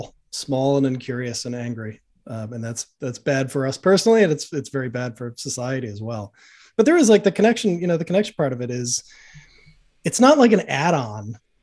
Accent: Boston, Massachusetts, United States; now in New York, United States; You know, I'm like, I grew up in Boston. I live in New York. I'm kind of moderate liberal, but I'm definitely like a Northeastern liberal in a lot of ways.

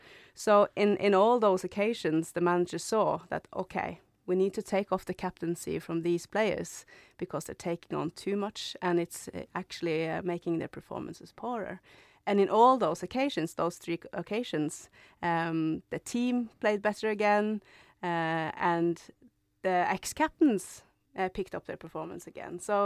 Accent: North West England, United Kingdom; that should be me one day, lifting that trophy on behalf of this amazing football club in my hometown. So obviously it brings that extra touch of being a captain when you are local

